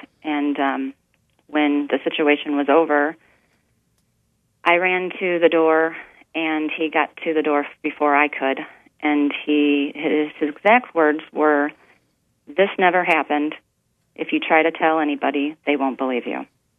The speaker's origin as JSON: {"language": "English", "town": "St. Louis", "region": "Missouri", "country": "United States", "said": "since I was from St. Louis"}